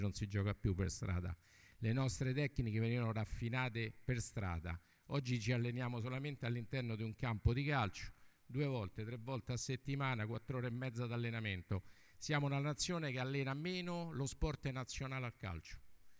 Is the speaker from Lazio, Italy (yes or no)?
yes; Rome, Lazio, Italy; sono da Roma